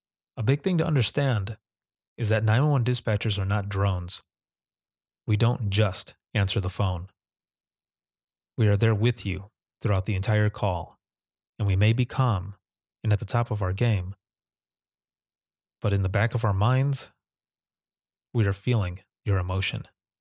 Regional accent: Michigan, United States; the I Am 911 movement in Michigan, my home state.

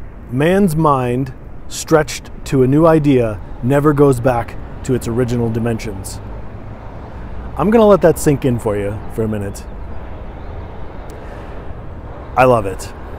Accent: Michigan, United States; let's say I had never left my hometown in Michigan, where I grew up.

